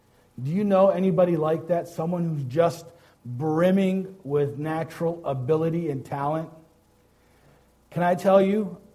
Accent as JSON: {"language": "English", "town": "Detroit", "region": "Michigan", "country": "United States", "tie": "born or raised there", "also_born_or_lived": "Iraq", "said": "I was born in Iraq, and I was raised in Detroit"}